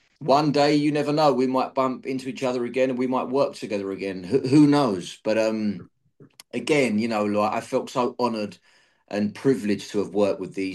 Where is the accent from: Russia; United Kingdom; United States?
United Kingdom; no, I'm actually British.